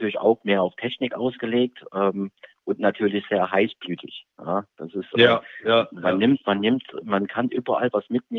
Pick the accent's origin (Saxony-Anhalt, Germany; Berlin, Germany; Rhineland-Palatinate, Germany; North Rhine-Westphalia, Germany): Rhineland-Palatinate, Germany; Kaiserslautern; mein Vater ist Amerikaner, ich bin aber ursprünglich in Lautern geboren, in Kaiserslautern.